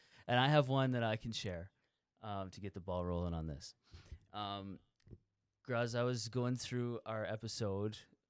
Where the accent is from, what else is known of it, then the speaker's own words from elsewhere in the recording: Canada; We're Canadian.